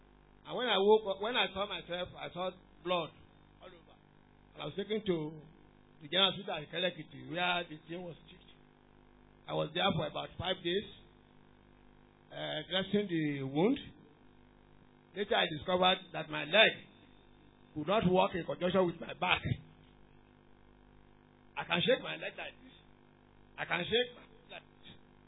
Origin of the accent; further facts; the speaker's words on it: Ikere-Ekiti, Ekiti, Nigeria; I came from Ikerekiti.